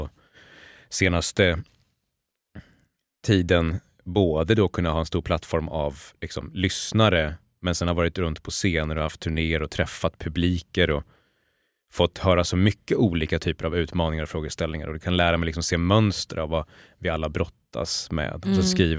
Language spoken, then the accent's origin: Swedish; Borlänge, Dalarna County, Sweden; jag har vuxit upp i Borlänge liksom. Och delvis då så här, bruksmentalitet i stor utsträckning.